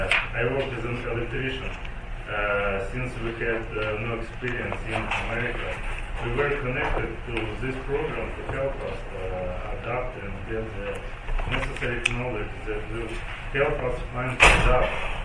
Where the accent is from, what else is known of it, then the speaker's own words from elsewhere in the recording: Ukraine; English is a second language; moved away as an adult; now in United States; I'm from Ukraine. I have three small children, two boys and one girl. My family and I came to America under the U4U program.